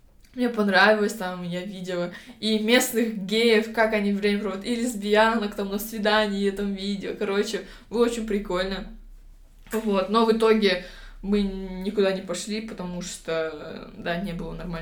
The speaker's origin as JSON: {"language": "Russian", "country": "Kazakhstan", "said": "Я из Казахстана, из Центральной Азии, и я единственная квир-активистка, типа, среди них."}